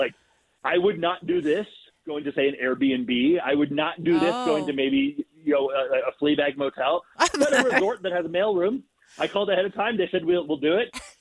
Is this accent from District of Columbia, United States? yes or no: no; California, United States; And, like, I'm from California. We go back to California a lot.